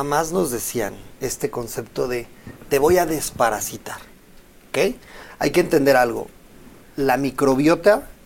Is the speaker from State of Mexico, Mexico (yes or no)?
no; Guanajuato, Mexico; De Guanajuato.